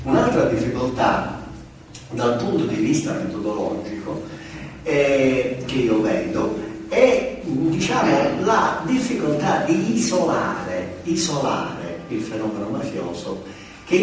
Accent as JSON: {"language": "Italian", "region": "Sicily", "country": "Italy", "said": "ogni tanto mi interrogo se da siciliano non sarei stato obbligato a occuparmi di questo fenomeno sociale così importante per la nostra terra."}